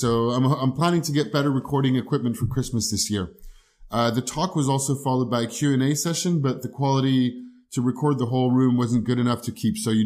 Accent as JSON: {"language": "English", "country": "France", "tie": "born or raised there", "also_born_or_lived": "United States", "accent": "American", "said": "I have a very Dutch name, an American accent, because I was born in the States. I grew up in France. I'm more French than anything. My father's Dutch and my mom is Spanish."}